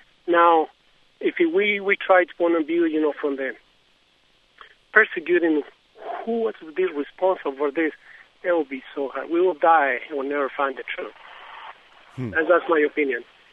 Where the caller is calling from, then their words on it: Virginia, United States; Hi, I'm calling from Virginia.